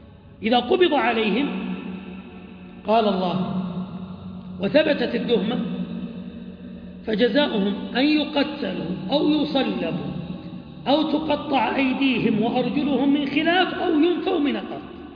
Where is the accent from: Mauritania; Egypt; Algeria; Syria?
Egypt